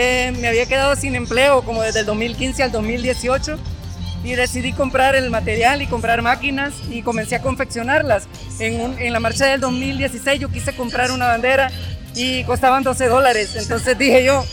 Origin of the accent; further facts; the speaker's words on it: Santa Ana, El Salvador; Hacemos entregas en Santa Ana, más que todo porque soy de Santa Ana.